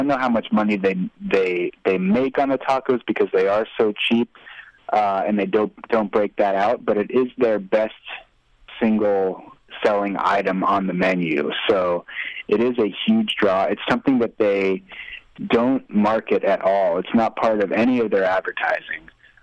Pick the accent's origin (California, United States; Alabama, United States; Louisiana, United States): California, United States; San Diego; I grew up in San Diego, where Jack in the Box is based, and there are Jack in the Boxes everywhere, including one right near where I went to high school.